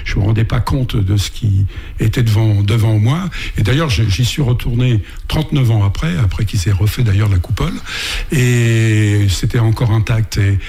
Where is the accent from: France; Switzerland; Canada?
France; Paris, Île-de-France; born there; je suis né à Paris dans le 18e